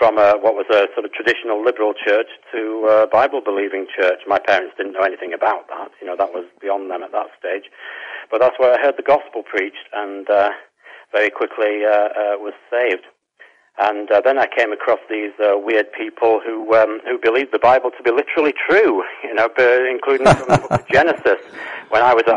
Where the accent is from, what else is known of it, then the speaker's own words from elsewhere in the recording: Manchester, North West England, United Kingdom; I'm obviously English, and was born and brought up in Manchester in the north of England